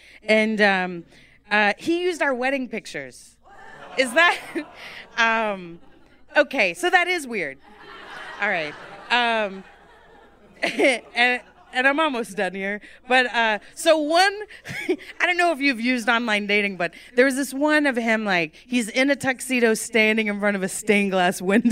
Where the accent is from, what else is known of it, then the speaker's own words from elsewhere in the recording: Texas, United States; I'm Texan. We just fucking do things big.